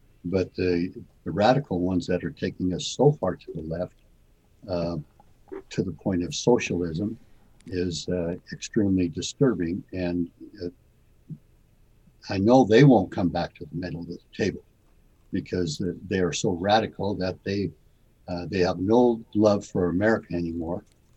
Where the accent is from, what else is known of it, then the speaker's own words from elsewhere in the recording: Rock Springs, Wyoming, United States; But the town that I grew up in, I was born and raised in Rock Springs, Wyoming.